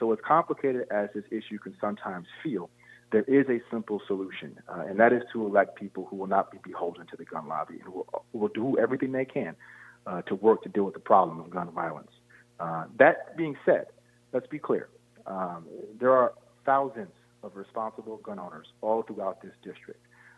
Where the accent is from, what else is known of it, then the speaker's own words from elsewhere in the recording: Schenectady, New York, United States; I grew up in Schenectady, so you know, I'm from this area, working class roots.